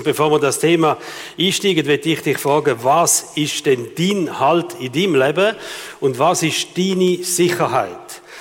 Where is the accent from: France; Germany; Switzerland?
Switzerland; Wir sind Schweizer, oder?